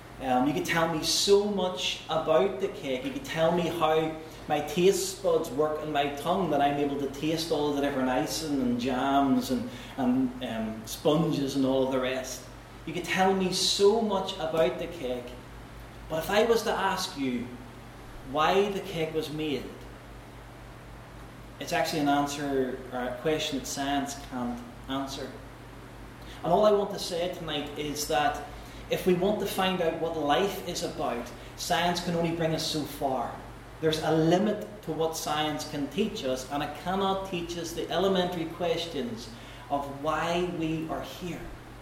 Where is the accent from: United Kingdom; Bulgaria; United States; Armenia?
United Kingdom; Armagh, Northern Ireland; you know, I am from Armagh.